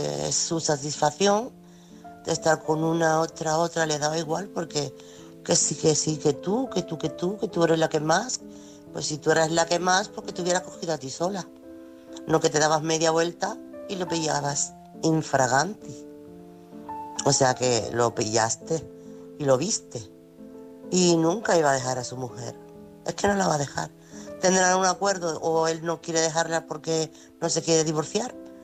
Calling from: Chiclana de la Frontera, Andalusia, Spain; corresponsal de Chiclana

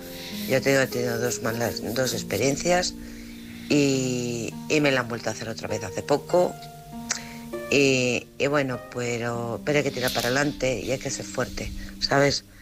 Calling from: Alcorcón, Community of Madrid, Spain; de Alcorcón

